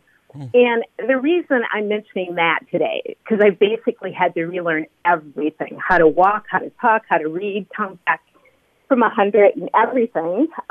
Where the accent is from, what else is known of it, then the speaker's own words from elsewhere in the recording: Burnsville, Minnesota, United States; I grew up in Burnsville, and we were the first Black family out there. My parents moved out there.